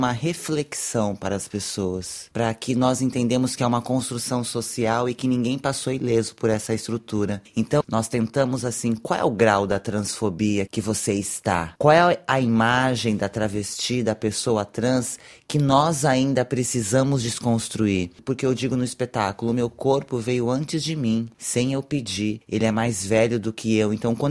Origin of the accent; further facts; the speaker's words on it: Brazil; Porque a travesti é uma identidade latino-americana, eu sou brasileira.